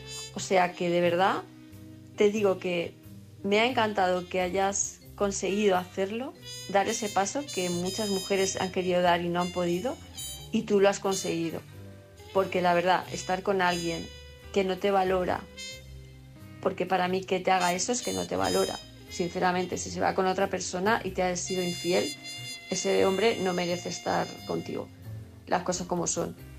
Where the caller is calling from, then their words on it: Palma, Balearic Islands, Spain; de Palma de Mallorca